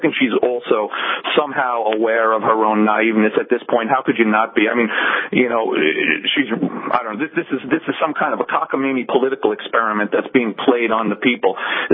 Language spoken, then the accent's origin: English; Cincinnati, Ohio, United States; From Ohio originally, Cincinnati.